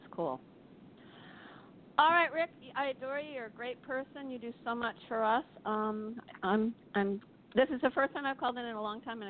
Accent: Boston, Massachusetts, United States; because I'm originally from Boston, from New England

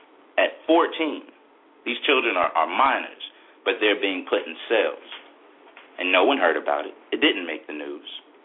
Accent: Memphis, Tennessee, United States; I'm Tammy's son. Just a little background on myself. I was born in Memphis, raised mostly in a military background, came back to Memphis in seventh grade, and there was a huge difference from what I saw.

